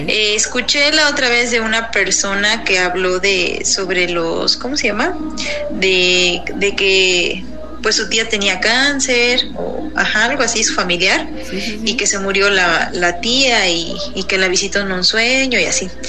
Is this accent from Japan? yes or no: no; San Francisco Totemihuacán, Puebla, Mexico; estoy de aquí de la ciudad de Puebla, de San Francisco Totemihuacán.